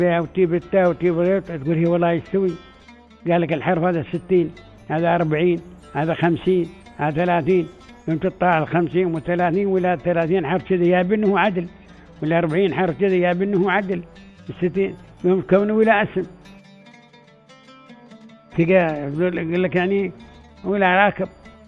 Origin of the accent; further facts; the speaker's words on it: Dubai, United Arab Emirates; خصوصا بلهجتنا المحلية